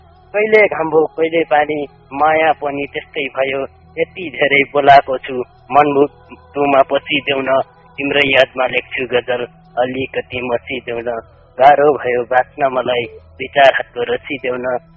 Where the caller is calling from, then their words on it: Timurkharka, Lumbini Province, Nepal; हजुर म गुल्मीको टिमुर खर्क